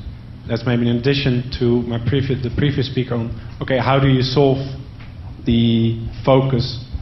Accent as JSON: {"language": "English", "country": "Netherlands", "said": "I'm also just an LSE, student. I'm from the Netherlands"}